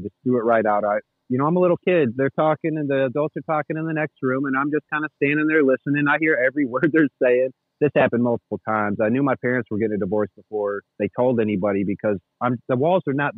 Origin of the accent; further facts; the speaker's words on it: Hopkinsville, Kentucky, United States; I grew up in a fairly decent-sized town called Hopkinsville in Kentucky.